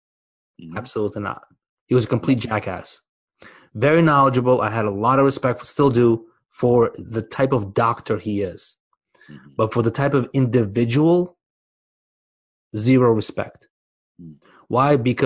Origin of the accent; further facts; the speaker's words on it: Uzbekistan; first language Russian; English is a second language; moved away; Right, I'm from Uzbekistan originally. Mm-hmm. That's where I was born. But the only language I ever spoke was Russian.